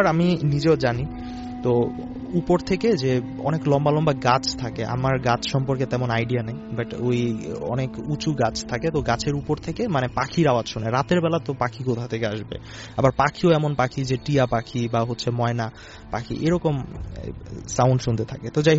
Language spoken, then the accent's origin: Bangla; Monohardi, Dhaka Division, Bangladesh; তো আমাদের গ্রাম হচ্ছে আপনার চুলাবাজার আর কি, নরসিংদী জেলার মনোহরদী থানার হচ্ছে এটা চুলাবাজার একটা গ্রাম।